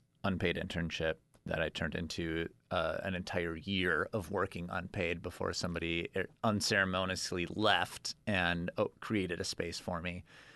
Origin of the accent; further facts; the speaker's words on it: Milwaukee, Wisconsin, United States; Born and raised in Milwaukee, very proudly. I'm wearing a Green Bay Packer hat right now. I've got a Wisconsin tattoo. I love Wisconsin, and I loved being there.